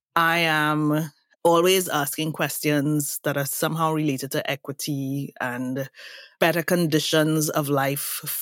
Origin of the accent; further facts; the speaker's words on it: Trinidad & Tobago; So I'm from Trinidad and Tobago, and we have Carnival.